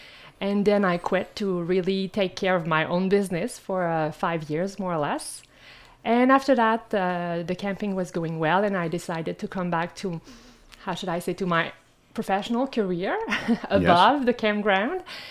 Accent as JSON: {"language": "English", "town": "Sherbrooke", "region": "Quebec", "country": "Canada", "tie": "born there", "said": "I was born here in Sherbrooke. I studied at the University of Sherbrooke in economics first, and then environmental management."}